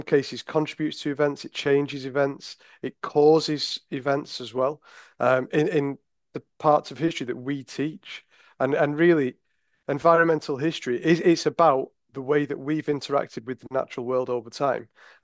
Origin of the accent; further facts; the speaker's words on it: Chorley, North West England, United Kingdom; I was brought up in Chorley, which is in Lancashire. It's an old industrial town.